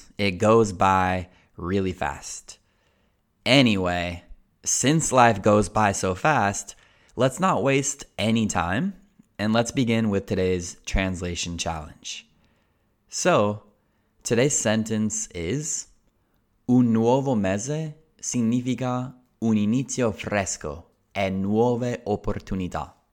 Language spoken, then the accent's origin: English; Colorado, United States; now in Spain; I'm from Colorado, which is a cold place in general.